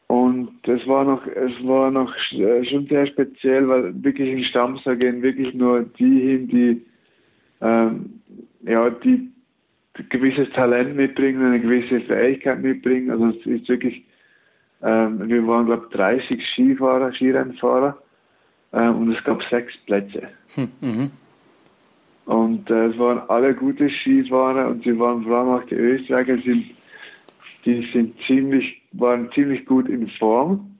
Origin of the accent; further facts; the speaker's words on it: Valais, Switzerland; Und als Schweizer, also als Walliser, wenn man nicht im Wallis in die Schule geht, dann muss man die Schule wie selber, komplett selber bezahlen.